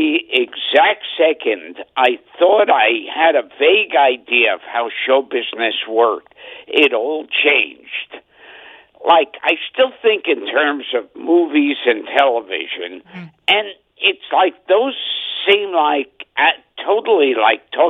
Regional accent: New York, United States; I can squeeze a penny. I'm a New Yorker.

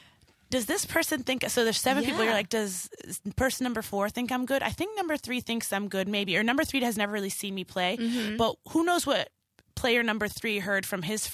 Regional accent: Baltimore, Maryland, United States; Santina, I'm from Baltimore, girl.

